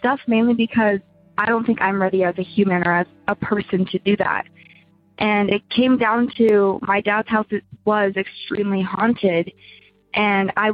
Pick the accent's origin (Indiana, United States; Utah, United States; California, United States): Utah, United States; from Utah.